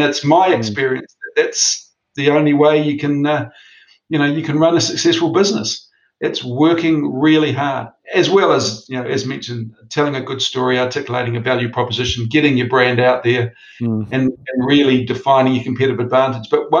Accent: New Zealand; As Kiwis, and certainly as Kiwi males, we are really, really bad at admitting when things aren't going well.

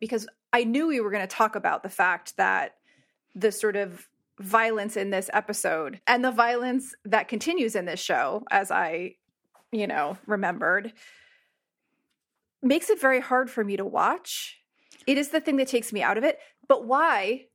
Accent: United States; as a female identified person growing up in the United States, I feel the threat of violence from men on a daily basis.

